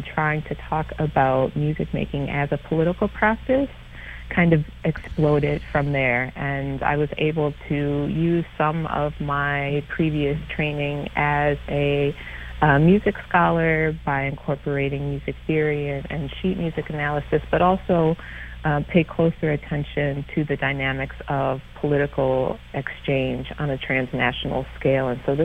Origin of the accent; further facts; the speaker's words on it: Midwest, United States; I went to McAllister College in St. Paul, and I'm a Midwesterner.